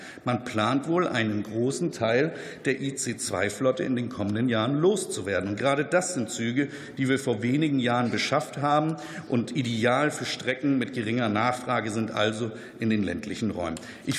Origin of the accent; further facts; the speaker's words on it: Flensburg, Schleswig-Holstein, Germany; In meiner Heimat in Flensburg, der drittgrößten Stadt in Schleswig-Holstein